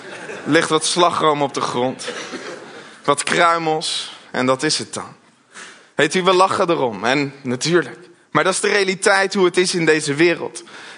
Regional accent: Netherlands; ik kom zelf uit Gouden. Maar we wonen in een westelijke samenleving en we hebben het als Nederlanders erg goed.

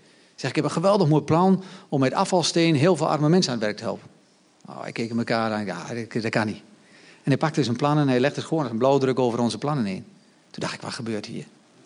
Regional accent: Netherlands; Maar wij zijn Nederlanders. Wij dachten, nou, dat is gratis. Dus dat kunnen wij wel gebruiken.

